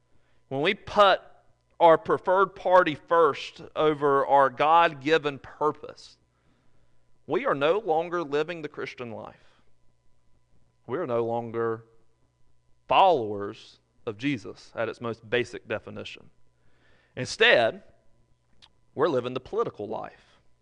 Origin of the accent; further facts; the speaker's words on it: North Carolina, United States; I'm sad to say that growing up in Randolph County, I understood that one party was good, the Republicans.